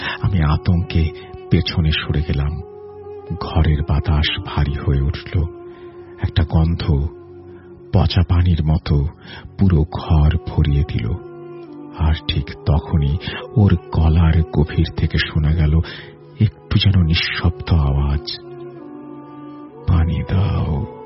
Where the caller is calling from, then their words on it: Dhaka, Dhaka Division, Bangladesh; ঢাকা মোহাম্মদপুর থেকে লিখছি।